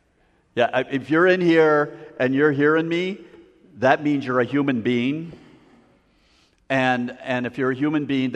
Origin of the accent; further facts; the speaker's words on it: Green Bay, Wisconsin, United States; born there; I was born on December 4th, and I was born in Green Bay, Wisconsin, thus Packer commitment